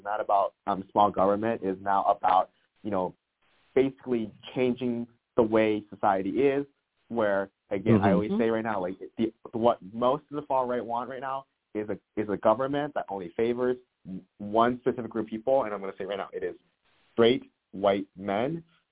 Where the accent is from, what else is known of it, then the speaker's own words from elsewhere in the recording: Detroit, Michigan, United States; I was born in Metro Detroit, raised in Metro Detroit, go to school here in Michigan.